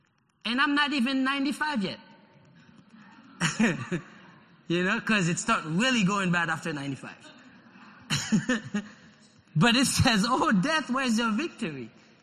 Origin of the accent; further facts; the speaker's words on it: Haiti; because growing up in Haiti, they told me you can never play with your shadow.